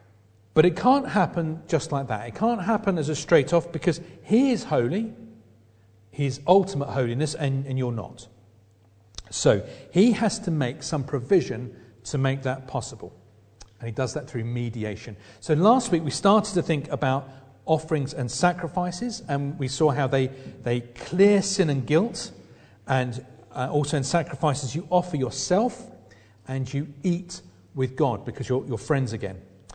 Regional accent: East of England, United Kingdom; I'm from Essex. and I don't think I've got any Levite blood in me.

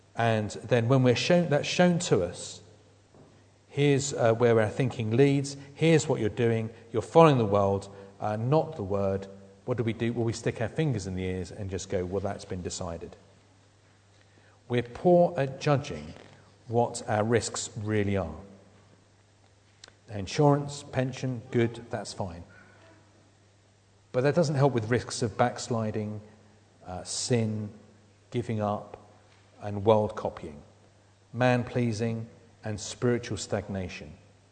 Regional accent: United Kingdom; this is one of the great things about being British, when the British government says what you need to be healthy is your 5 a day

